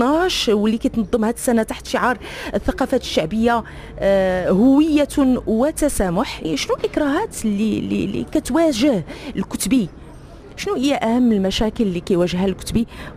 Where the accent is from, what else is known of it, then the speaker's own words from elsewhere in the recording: Morocco; احنا كنعرفوا بان يعني نسبه القراءه ضعيفه عندنا في المغرب